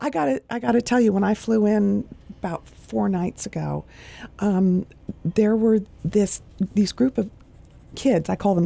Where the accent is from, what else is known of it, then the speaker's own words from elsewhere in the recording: California, United States; I'm a newcomer at 35 years being here. I'm originally from the Bay Area.